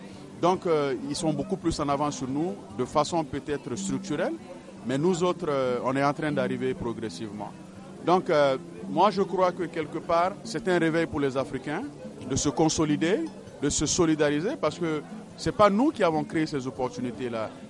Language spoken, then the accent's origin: French; Maryland, United States; Moi, je suis de Maryland, je suis de Montgomery County.